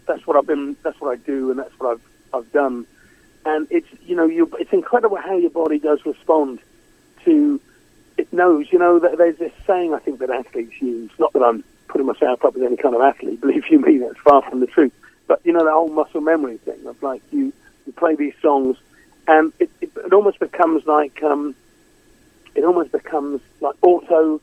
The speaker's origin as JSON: {"language": "English", "country": "United Kingdom", "said": "I'm British"}